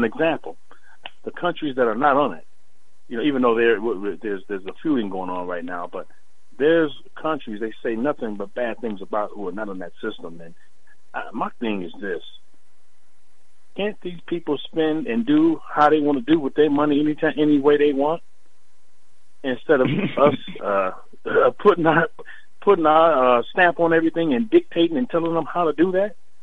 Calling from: Detroit, Michigan, United States; calling from Detroit, man.

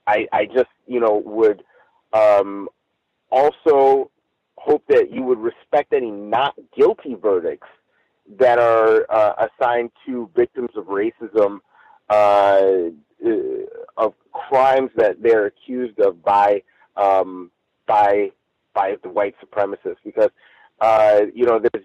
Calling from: Los Angeles, California, United States; I'm calling in from Los Angeles.

